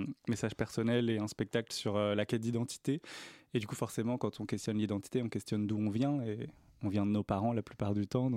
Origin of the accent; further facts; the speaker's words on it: Dijon, Bourgogne-Franche-Comté, France; j'ai commencé par le théâtre, en théâtre amateur, à Dijon, de là d'où je viens.